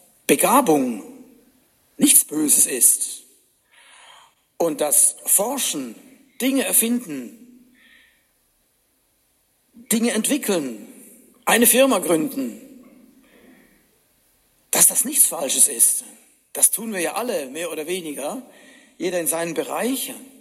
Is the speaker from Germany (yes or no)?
no; Switzerland; Ich als Schweizer fand das natürlich schön